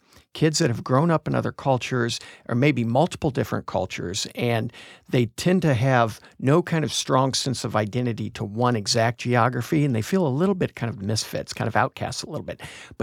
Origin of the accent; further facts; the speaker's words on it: Springfield, Illinois, United States; once we moved back to the States, I grew up in Springfield, Illinois, and that is Mr. Lincoln's hometown.